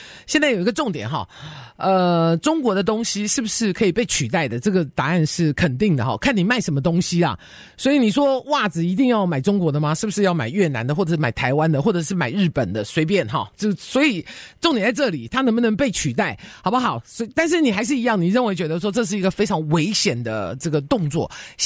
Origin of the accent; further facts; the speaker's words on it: United States; 我们美国人看的是一个结果论